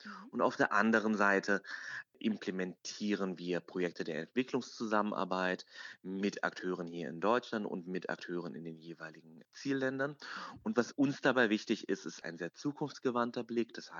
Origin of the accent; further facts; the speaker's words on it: Saudi Arabia; German is a second language; now in Germany; Und wir sind beide aus der Region. Ich selber bin aus Saudi-Arabien ursprünglich.